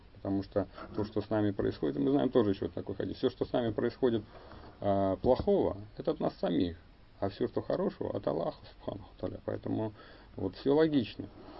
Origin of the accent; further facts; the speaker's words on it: Bashkortostan, Russia; born there; moved away; Вот я родился в России, моя родина — Россия. Если брать, значит, глубже, может быть, там я родился в Башкирии, наверное, Башкортостан, хотя я большую часть жизни прожил уже не там, поэтому для меня родина Россия, и я, альхамдулилля, считаю себя мусульманином.